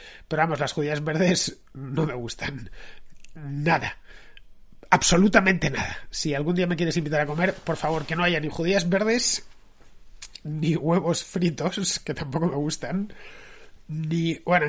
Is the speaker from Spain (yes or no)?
yes; Madrid, Community of Madrid, Spain; No soy en eso, no soy un buen madrileño.